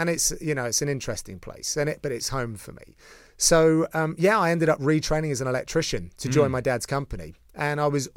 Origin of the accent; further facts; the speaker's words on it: East of England, United Kingdom; So I grew up in a place near Watford.